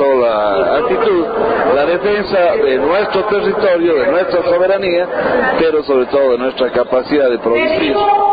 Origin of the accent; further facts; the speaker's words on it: Ecuador; nos sentimos bien como ecuatorianos de que hayan escogido el Ecuador y Quito, porque creo que nos hemos ganado ese espacio como ecuatorianos.